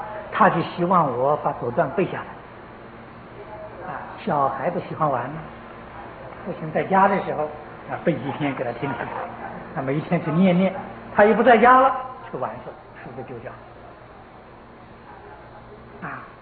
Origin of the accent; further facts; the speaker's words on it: Anhui, China; moved away; 他那个老家距离我的老家大概还不到50里路，很近。我们那一代文风都很深啊，没有一家小孩不念书。